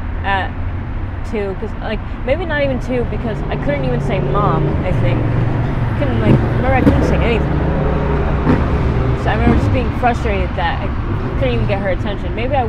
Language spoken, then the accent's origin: English; Miami, Florida, United States; I'm from Miami.